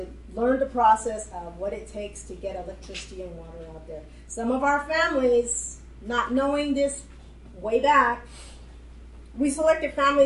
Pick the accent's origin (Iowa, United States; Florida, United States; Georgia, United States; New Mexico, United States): New Mexico, United States; Zuni; also born or lived in Acoma; I come from Zuni and Acoma, so I'm used to, like, we're right here, so.